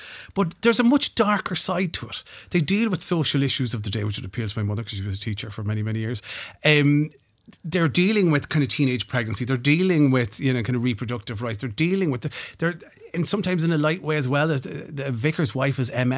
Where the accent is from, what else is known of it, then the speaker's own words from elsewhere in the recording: Ireland; And then being an Irish son, chatting during the ad break and only the ad break